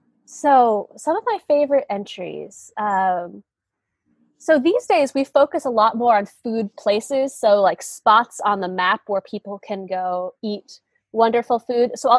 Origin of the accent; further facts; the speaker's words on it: California, United States; I'm from the California Bay Area.